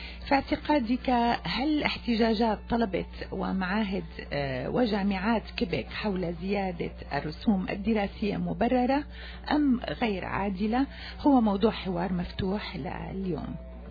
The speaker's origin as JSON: {"language": "Arabic", "country": "Syria", "said": "نحن أبناء سوريا، راسنا مرفوع دائما ببعضنا البعض، وكلنا منحبك يا سوريا."}